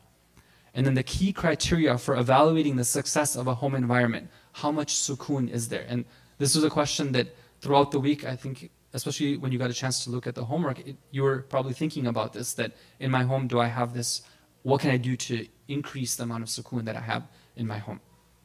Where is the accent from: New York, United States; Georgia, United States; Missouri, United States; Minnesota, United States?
Minnesota, United States; You know, I remember some years back in my home state of Minnesota